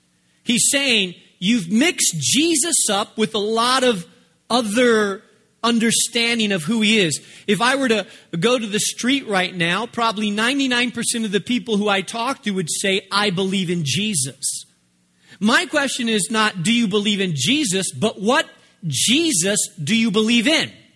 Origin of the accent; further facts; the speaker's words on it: Spain; I grew up studying in Spain.